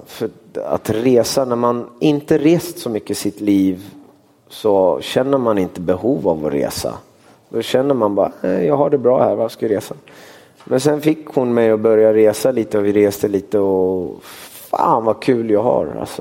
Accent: Gothenburg, Västra Götaland County, Sweden; jag är från Göteborg

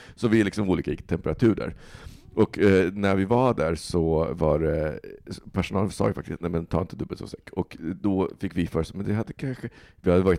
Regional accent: Stockholm, Stockholm County, Sweden; Och sen så tänker jag att som stockholmare

